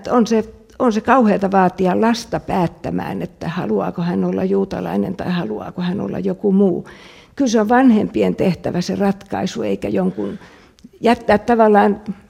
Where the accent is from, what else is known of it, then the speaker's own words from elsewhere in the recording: Tampere, Pirkanmaa, Finland; mä oon kasvanut Tampereella tosi pienessä seurakunnassa ja käynyt ihan tavallista koulua. Tampereen yhteiskoulun kasvatti